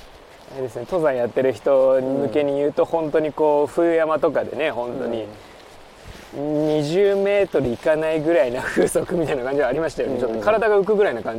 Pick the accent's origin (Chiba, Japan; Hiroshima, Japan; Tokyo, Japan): Tokyo, Japan; 僕は東京出身だからなおさら感じるけど